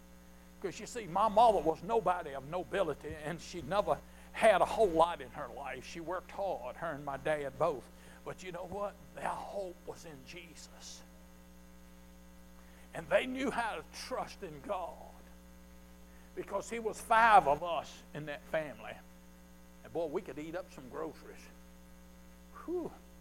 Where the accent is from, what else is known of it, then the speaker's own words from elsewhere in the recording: Concord, Virginia, United States; I'm a country bumpkin from Concord, by the way. Yes, indeed. Born and bred in the state of Virginia, and I love Jesus.